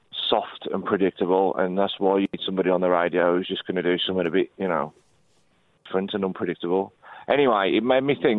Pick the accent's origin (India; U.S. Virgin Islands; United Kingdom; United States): United Kingdom; West Midlands; No, I'm from the Black Country, mate.